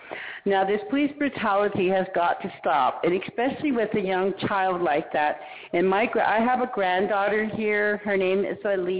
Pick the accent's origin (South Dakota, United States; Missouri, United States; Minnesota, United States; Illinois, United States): South Dakota, United States; Rosebud Sioux Reservation; I am from the Rosebud Sioux Reservation in South Dakota